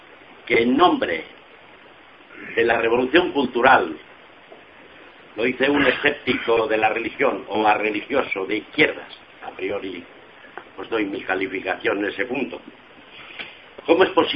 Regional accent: Riaño, Castile and León, Spain; Soy de Riaño, León.

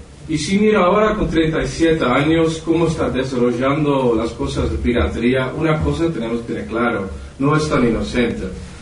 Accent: Netherlands; Spanish is a second language; Yo soy holandés, entonces tengo un pequeño acento, pero espero que me entiendan.

